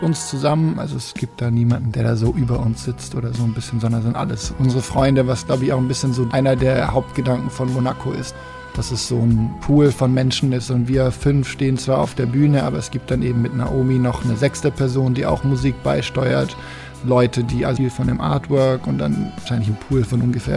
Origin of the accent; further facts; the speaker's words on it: Stuttgart, Baden-Württemberg, Germany; Und ich komme aus Stuttgart.